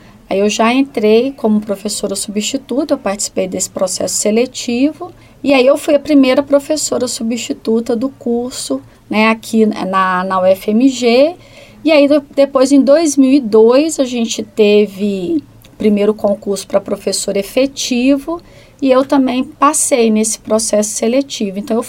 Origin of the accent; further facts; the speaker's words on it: Governador Valadares, Minas Gerais, Brazil; born there; also born or lived in Goiânia; eu nasci em Governador Valadares, né? Sou mineira, mas na realidade eu já morei quase que no Brasil inteiro.